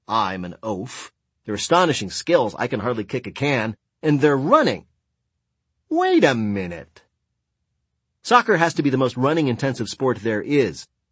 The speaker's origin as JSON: {"language": "English", "country": "United States", "said": "blind to it because I'm an American."}